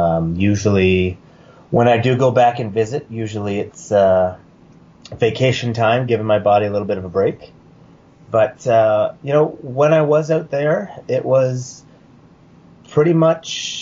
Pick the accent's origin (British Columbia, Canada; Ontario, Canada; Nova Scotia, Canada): Nova Scotia, Canada; Halifax; Yeah, I'm from Halifax, Nova Scotia.